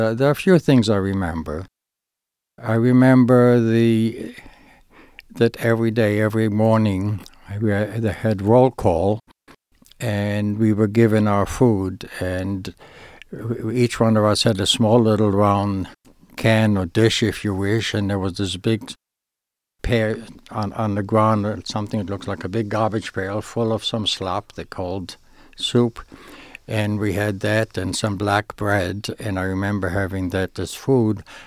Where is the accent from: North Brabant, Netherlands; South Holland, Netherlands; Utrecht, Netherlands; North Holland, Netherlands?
South Holland, Netherlands; The Hague; I was born in The Hague, and I lived in The Hague.